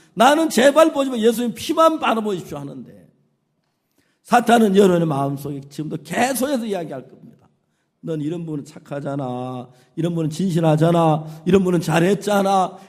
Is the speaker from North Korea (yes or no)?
yes; North Korea; now in South Korea; 우리 이북에서 왔다고 우리 이런 날씨 안 좋을 때 늘 김치밥 해 먹었다고